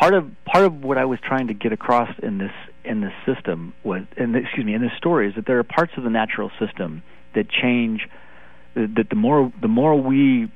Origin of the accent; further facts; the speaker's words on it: United States; I'm an American. I live in a house.